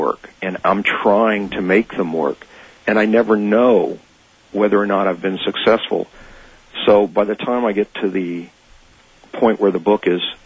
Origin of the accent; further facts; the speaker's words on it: Louisiana, United States; I mean, I'm a kid from Louisiana. I came out here with a buddy of mine I'd met in school.